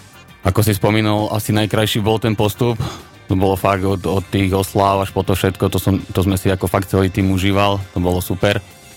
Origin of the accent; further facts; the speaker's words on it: Žilina Region, Slovakia; Ja som rodák z Oravy